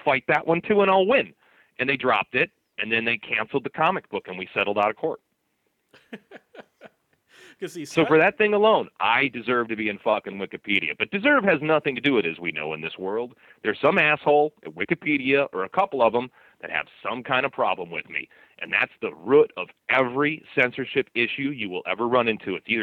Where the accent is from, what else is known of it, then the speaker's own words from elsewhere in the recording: Chicago, Illinois, United States; It went all the way back to my hometown in Chicago.